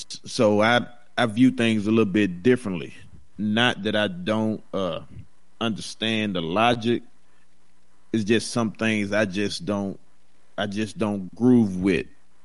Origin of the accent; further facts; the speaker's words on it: the South, United States; You know, I'm from the South just as well as Scotty.